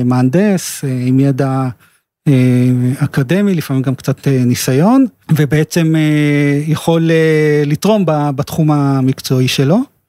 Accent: Tel Aviv, Tel Aviv District, Israel; גדלתי בתל אביב, למדתי בגימנסיה הרצליה

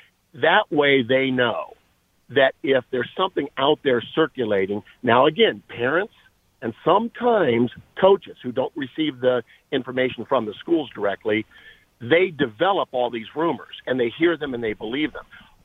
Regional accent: United States; Hey, I'm an American. You know, I believe in America.

